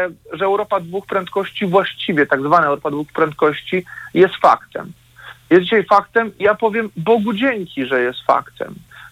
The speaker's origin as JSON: {"language": "Polish", "region": "Lower Silesian Voivodeship", "country": "Poland", "said": "Ja pochodzę z powiatu zgorzeleckiego, więc doskonale wiemy, że rzeczywiście to jest wygoda, że można przejechać przez tą granicę bez kontroli"}